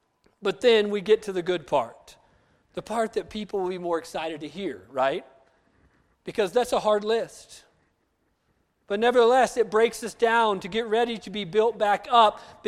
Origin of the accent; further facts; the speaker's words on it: United States; I grew up on the Navajo Indian Reservation. I've seen what alcohol can do.